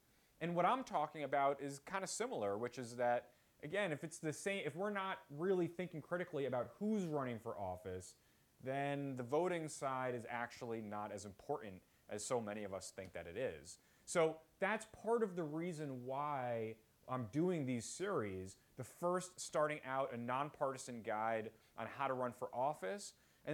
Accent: South Orange, New Jersey, United States; So when I ran for mayor in my hometown in South Orange 2011, that election ended up being a little close.

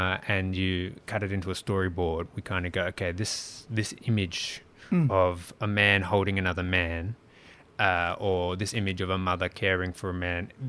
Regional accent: Sydney, New South Wales, Australia; growing up in Sydney in a single mother family.

